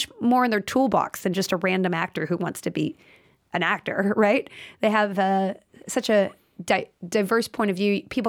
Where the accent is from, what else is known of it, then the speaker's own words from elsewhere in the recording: Austin, Texas, United States; My hometown would be Austin.